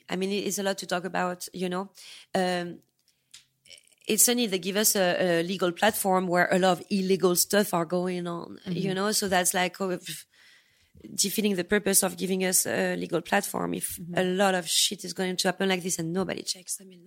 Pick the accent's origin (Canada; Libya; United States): United States; born there; I do have an accent. I was born here. You know, I'm as American as an American. You know, it's just that my accent is a little thick.